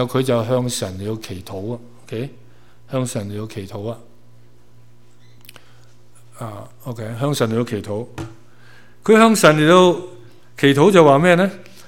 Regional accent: Hong Kong; now in Canada; 没错，我们是加拿大人，我们都是中国人，我们都是香港来的、移民

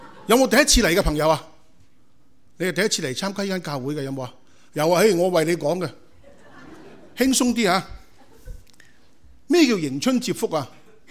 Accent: China; 我哋中国人中意自己做畜生嘅

